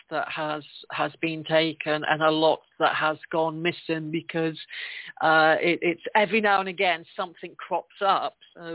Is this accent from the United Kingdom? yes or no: yes; England, United Kingdom; accent: English; That's my English accent. I do apologize.